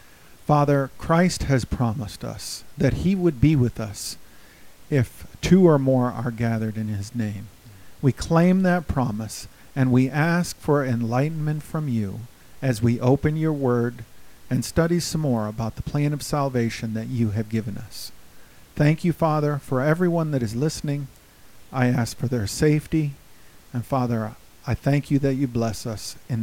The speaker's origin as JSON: {"language": "English", "country": "United States", "said": "I'm an American like most of our other listeners"}